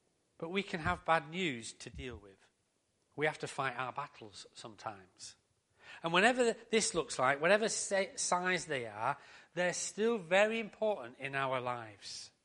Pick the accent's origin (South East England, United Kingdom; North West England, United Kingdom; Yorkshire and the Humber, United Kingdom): Yorkshire and the Humber, United Kingdom; Harrogate; born there; I was born in Harrogate on the 15th of June, 1969.